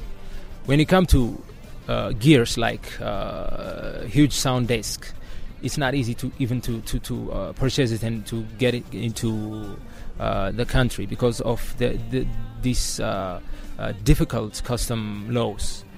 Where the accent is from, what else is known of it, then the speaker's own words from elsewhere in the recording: Addis Ababa, Ethiopia; It's around Piazza in Addis. It's in Addis, so it's a village called Piazza.